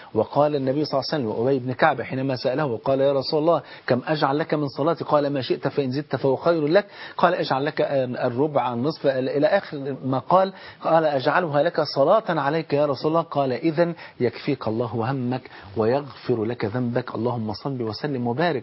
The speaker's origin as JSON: {"language": "Arabic", "country": "Egypt", "said": "احنا كمصريين"}